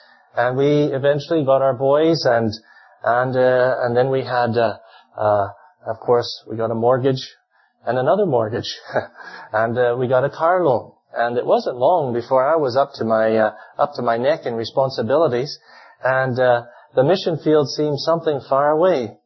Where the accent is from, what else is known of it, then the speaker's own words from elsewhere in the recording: Canada; I want to just remind you that we come from Canada